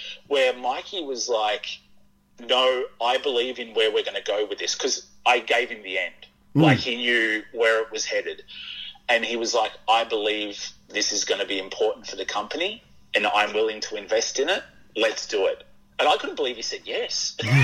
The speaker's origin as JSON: {"language": "English", "town": "Melbourne", "region": "Victoria", "country": "Australia", "tie": "born or raised there", "said": "I grew up in West Heidelberg's housing commission."}